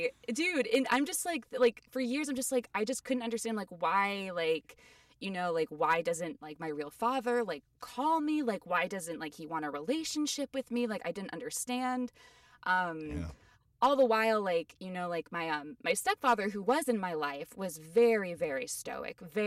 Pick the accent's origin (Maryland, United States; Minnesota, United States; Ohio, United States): Ohio, United States; also born or lived in Cleveland, Ohio; So I'm originally from Ohio. I was born in Cleveland.